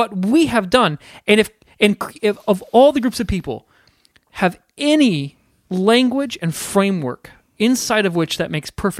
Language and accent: English; Southport, Indiana, United States; I grew up in Southport, which is, I don't know, 10 miles, 10 miles north of Franklin.